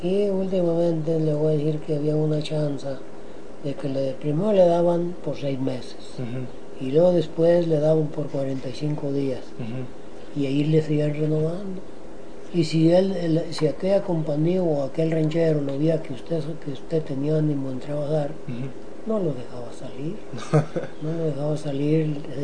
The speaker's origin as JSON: {"language": "Spanish", "town": "Tabasco", "region": "Zacatecas", "country": "Mexico", "tie": "born there", "moved": "yes", "said": "Pero yo nací en Tabasco, Zacatecas."}